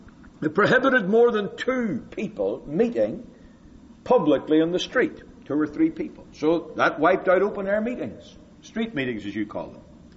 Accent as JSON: {"language": "English", "country": "United Kingdom", "tie": "born or raised there", "said": "I grew up in Britain"}